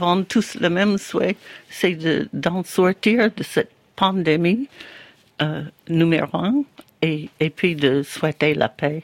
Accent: Dorothy, New Jersey, United States; French is a second language; now in Le Mans, France; Et quand j'arrive à moi, je viens de Dorothy, New Jersey. Mais je dis, j'ai dû être française dans une autre vie.

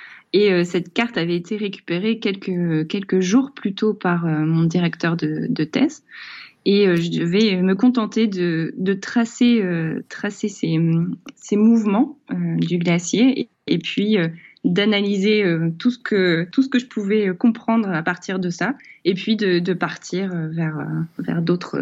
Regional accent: Centre-Val de Loire, France; born there; moi je suis née dans le Berry.

